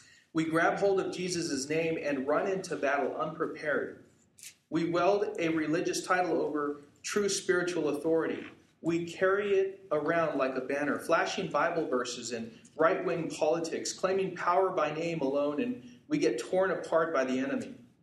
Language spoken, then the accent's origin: English; Anaheim, California, United States; born there; Of course I'm a Christian, right? I was born in Anaheim.